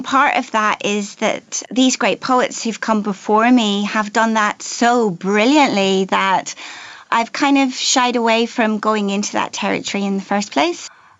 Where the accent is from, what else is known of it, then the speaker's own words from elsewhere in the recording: Belfast, Northern Ireland, United Kingdom; also born or lived in New Zealand; And you know, I was away from Northern Ireland for almost 10 years.